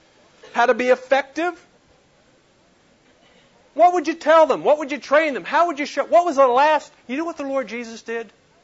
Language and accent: English; Reidsville, Pennsylvania, United States; now in Charlotte, United States; My home is Charlotte, North Carolina. My hometown, Reidsville, Pennsylvania.